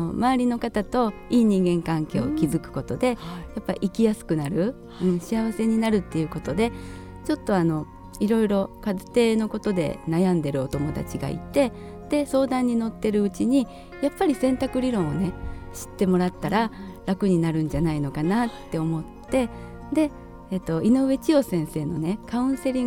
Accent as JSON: {"language": "Japanese", "region": "Osaka", "country": "Japan", "moved": "as an adult", "lives_now": "Ehime, Japan", "said": "大阪出身なので結構若い時はお休み取って海外旅行も行ってたんです。でそれが結婚して愛媛に来て"}